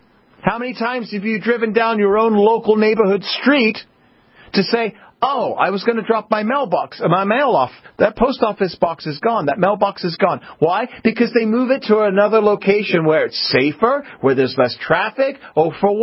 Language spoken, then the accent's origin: English; London, United Kingdom; I grew up in London, England, 1970s kid.